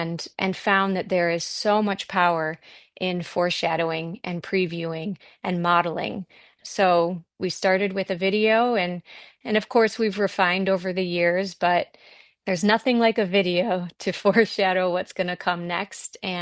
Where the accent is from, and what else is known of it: Wisconsin, United States